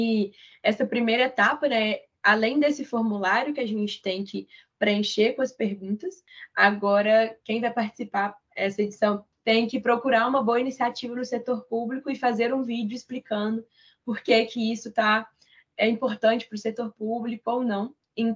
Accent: Brazil; então entender que eu sou brasileira

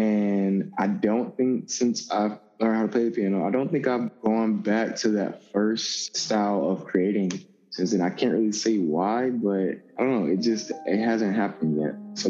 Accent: Havana, Florida, United States; I am from Havana, Florida, which is like 20 minutes outside of Tallahassee, Florida.

